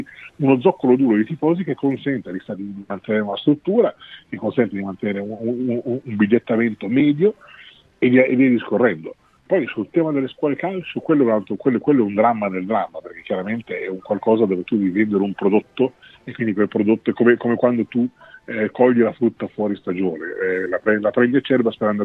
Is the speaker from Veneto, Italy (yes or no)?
no; Sicily, Italy; giusto tiro fuori perché sono siciliano